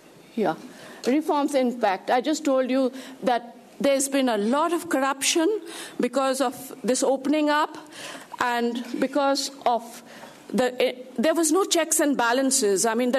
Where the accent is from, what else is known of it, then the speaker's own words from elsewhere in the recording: India; since I come from India